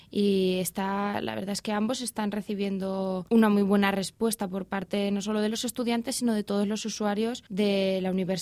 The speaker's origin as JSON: {"language": "Spanish", "town": "Huesca", "region": "Aragon", "country": "Spain", "also_born_or_lived": "Catalonia", "lives_now": "Zaragoza, Spain", "said": "aunque yo soy de Aragón, de Huesca, entonces me vine a trabajar aquí a Zaragoza"}